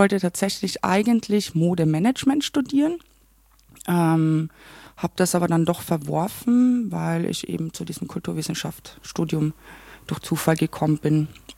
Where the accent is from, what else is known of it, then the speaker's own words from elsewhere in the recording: Klagenfurt, Carinthia, Austria; Ich spreche aber alles andere als Wienerisch. Ich kann schon auch Wienerisch sprechen, wenn ich möchte, aber ich möchte es auch nicht. Mein Dialekt klingt eigentlich auch ganz anders. Also man spricht es aus bei mir daheim oder dahorm.